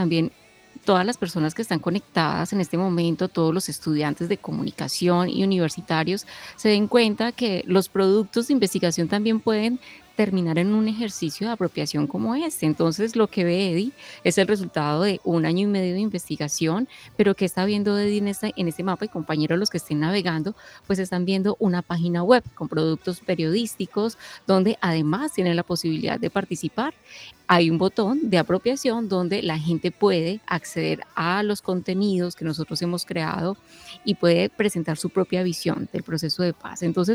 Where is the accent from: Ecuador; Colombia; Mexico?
Colombia; esas cosas que como colombianos hemos tenido de alguna manera como parte de nuestra historia y de nuestra identidad